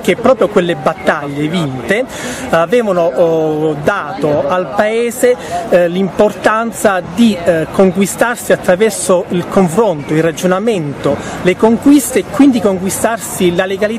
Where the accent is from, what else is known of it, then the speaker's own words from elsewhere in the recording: Praia a Mare, Calabria, Italy; Io sono di Praia